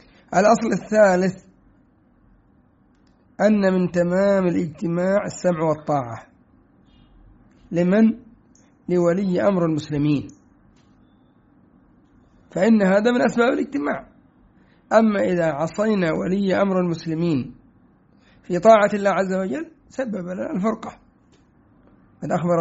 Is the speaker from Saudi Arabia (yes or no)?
no; Yemen; مثلا عندنا في اليمن هيئة علماء اليمن، وهم حزبيون من الأخوان المسلمين وغيرهم.